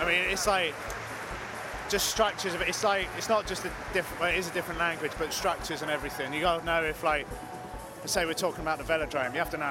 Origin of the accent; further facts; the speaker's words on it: United Kingdom; They're not going to take me there just because the race starts in England and I'm a Brit on the team.